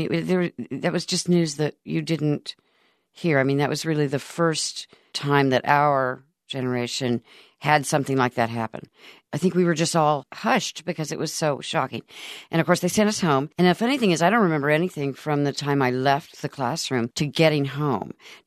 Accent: Wichita, Kansas, United States; I'm from Wichita, Kansas. I was in Ms. Gross's Spanish class at John Marshall Junior High School.

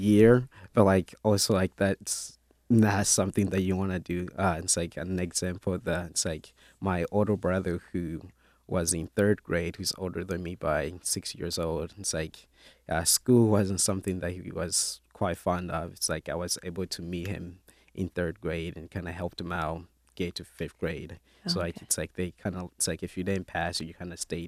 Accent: Kigoma, Tanzania; No, I was actually born in the refugee camp. So I was born in Tanzania, which in location called Kigoma. Then, like, later on, my family moved to the refugee camp because, like, the location of Kigoma was too expensive for my parents to stay there.

